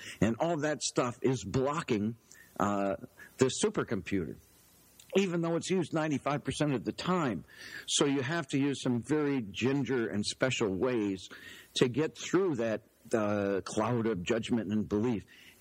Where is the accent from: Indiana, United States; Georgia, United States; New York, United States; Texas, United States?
New York, United States; Albany; Oh, I grew up in near Albany, New York. It's a suburb of Albany. It's the capital of the Empire State.